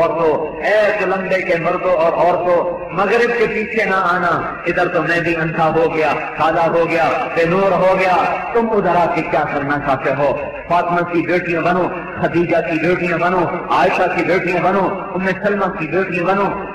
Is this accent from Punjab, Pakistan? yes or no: yes; Tulamba, Punjab, Pakistan; تلمبے والوں سے جھوٹ نہیں بول سکتا کہ میں تم میں سے ہوں، تم مجھ میں سے ہو، میں تمہاری مٹی سے پیدا ہوا ہوں، تم میری مٹی سے پیدا ہوئے ہو، میرا تمہارا خمیر اس مٹی سے نکلا ہے، ہم اس دھرتی کے، میں نے اسی مدرسے میں پڑھا ہے.